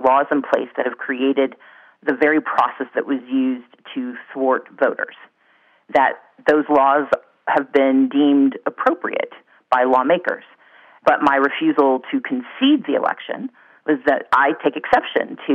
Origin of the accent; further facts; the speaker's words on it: Deep South, United States; I'd like to begin by thinking about the fact that I grew up in the Deep South.